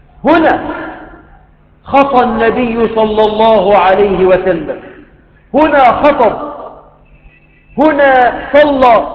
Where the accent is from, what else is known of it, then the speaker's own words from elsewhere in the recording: Egypt; اللهم اجعل بلدنا مصر آمنة مطمئنة